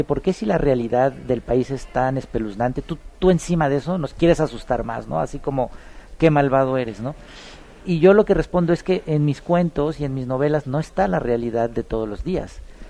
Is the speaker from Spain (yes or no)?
no; Mexico; Así somos los mexicanos, ¿no?